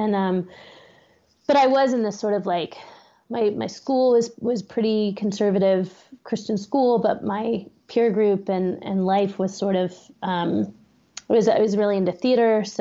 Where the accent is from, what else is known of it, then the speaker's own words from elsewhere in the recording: Austin, Texas, United States; But I grew up in Austin also.